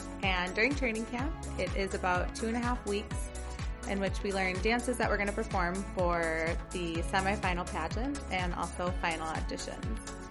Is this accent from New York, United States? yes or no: no; Savage, Minnesota, United States; I'm from Savage, Minnesota, and this is my rookie season with the Vikings.